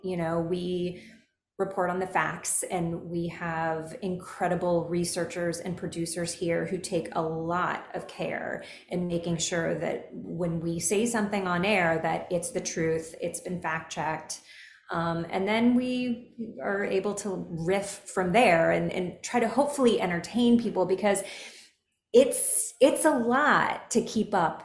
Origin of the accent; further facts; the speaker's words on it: Kentucky, United States; I know I'm from Kentucky. I come from a very conservative family, a lot of Republicans, traditional Republicans